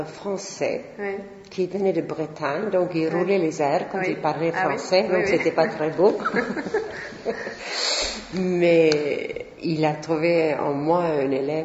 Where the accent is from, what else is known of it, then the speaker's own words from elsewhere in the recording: southern Sweden, Sweden; French is a second language; Oui, donc je viens du sud de la Suède, d'une famille de paysans où absolument personne ne parlait français.